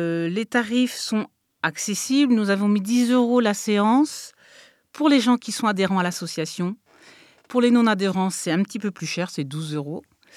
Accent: Paris, Île-de-France, France; Moi, je suis de Paris et Lisa est aussi de la région parisienne.

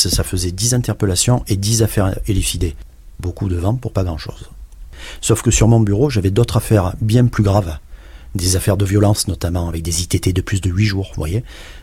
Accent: Marseille, Provence-Alpes-Côte d'Azur, France; now in Paris, France; Après, moi, je venais de Marseille.

